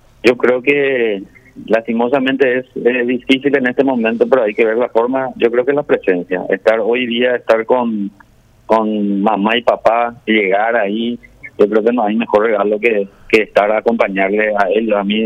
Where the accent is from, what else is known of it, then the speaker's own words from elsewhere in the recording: Asunción, Paraguay; born there; moved away as an adult; now in Canindeyú, Paraguay; Yo soy nacido en Asunción, pero ya adoptivo en Canindeyú.